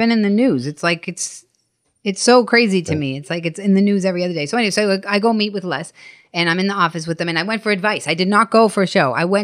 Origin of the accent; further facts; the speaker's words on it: Boston, Massachusetts, United States; I wanted to shoot my special in Boston. I'm from Boston.